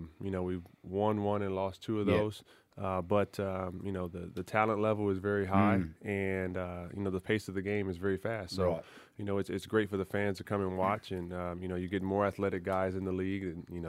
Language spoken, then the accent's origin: English; Los Angeles, California, United States; I'm from Los Angeles, so I'm used to bad traffic.